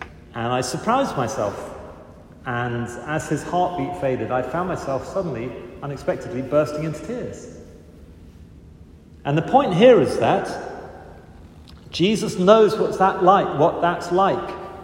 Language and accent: English; England, United Kingdom; I'm English, so clearly I'm not a crier.